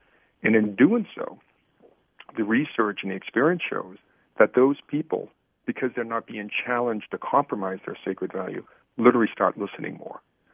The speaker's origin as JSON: {"language": "English", "country": "United States", "said": "I'm coming to this as somebody who has spent the last 25 years as an American"}